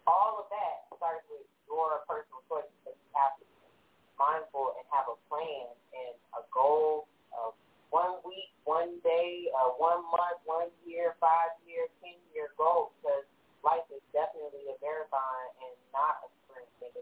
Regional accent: New York, United States; I'm from New York.

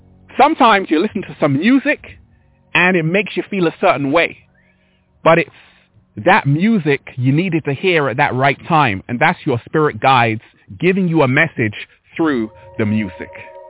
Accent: Hampstead, London, United Kingdom; And growing up, deep divers, I was born in Hampstead. I used to walk in Hampstead Heath with my sister.

